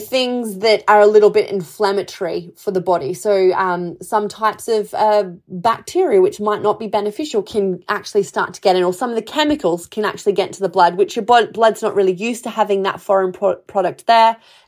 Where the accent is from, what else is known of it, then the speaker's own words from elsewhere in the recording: Australia; I'm Australian